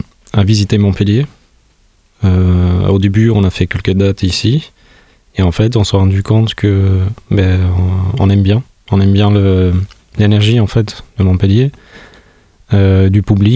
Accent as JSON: {"language": "French", "town": "Tirana", "region": "Tirana County", "country": "Albania", "also_born_or_lived": "Toulouse", "moved": "yes", "lives_now": "France", "said": "Je suis artiste musicien de groupe de nuit et je viens de l'Albanie. Je viens de Tirana, qui est la capitale de l'Albanie. Alors, je suis venu au début à Toulouse."}